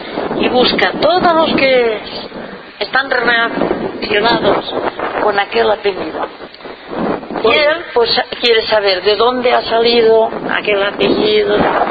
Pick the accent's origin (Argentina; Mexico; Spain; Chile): Spain; Catalonia; Yo soy catalana y soy española, y aquí no me sacan.